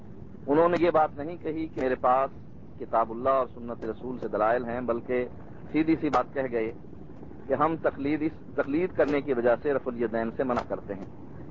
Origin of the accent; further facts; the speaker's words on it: Sarai Sidhu, Punjab, Pakistan; ہم امبالہ سے شفٹ ہو کر ڈسٹرکٹ ملتان, جو اب ڈسٹرکٹ خانیوال بن چکا ہے, اس کا ایک قصبہ ہے سرائے سدھو, وہاں میں نے ابتدائی تعلیم حاصل کی.